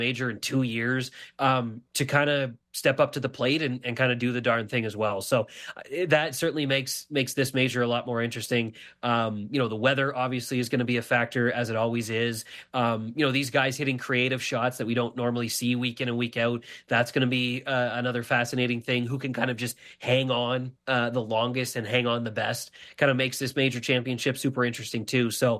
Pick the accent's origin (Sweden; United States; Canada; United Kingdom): Canada; And you know, we as Canadian, you know, golf fans and Canadian sports people, you know, we know who Corey Connors is.